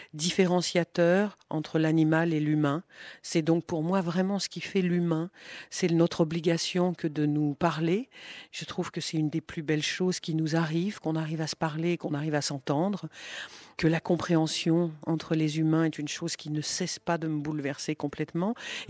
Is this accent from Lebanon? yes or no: no; France; D'abord parce qu'il est anglais, que je suis française